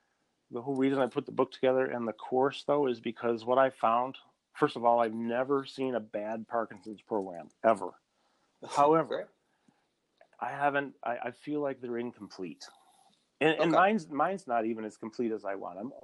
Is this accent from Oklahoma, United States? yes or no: no; Syracuse, New York, United States; You were in my hometown like 2 or 3 weeks ago, and I was in San Diego teaching.